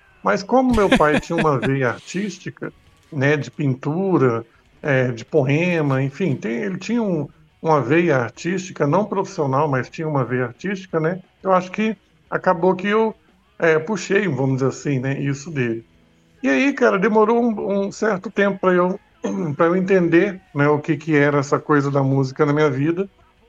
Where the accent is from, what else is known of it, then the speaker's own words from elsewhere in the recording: Rio Grande do Sul, Brazil; eu ouvia muita música caipira, muita música regional, porque eu sou gaúcho, né? Então eu ouvia muita música do sul do país, né?